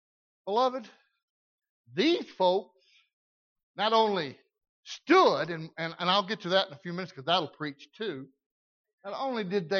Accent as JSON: {"language": "English", "region": "Arkansas", "country": "United States", "said": "and I know I said ain't, I'm from Arkansas, I'm sorry."}